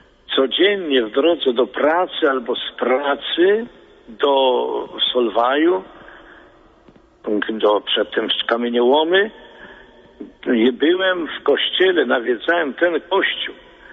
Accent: Kraków, Lesser Poland, Poland; born there; Ja jestem urodzony pod Krakowem. To są te związki od dzieciństwa.

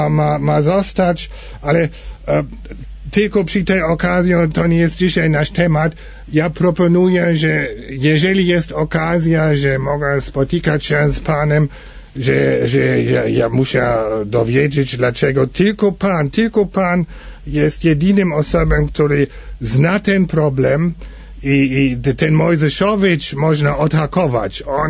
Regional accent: Germany; Polish is a second language; U nas, w Niemczech, to co ten Fischer Boel anonsowała, że pod presją WTO wkrótce będzie reforma w stylu Kopernikowska, jest u nas tema jeden.

